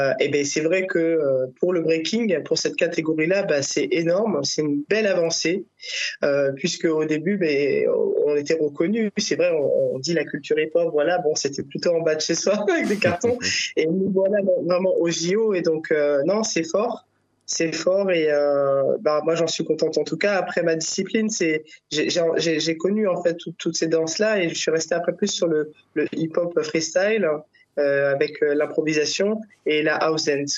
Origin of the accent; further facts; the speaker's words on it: Grigny, Île-de-France, France; also born or lived in Guadeloupe; de la Guadeloupe, dont je suis originaire, la culture hip-hop par un groupe qui habitait près de chez moi, parce que je suis originaire de la ville de Grigny, en Île-de-France.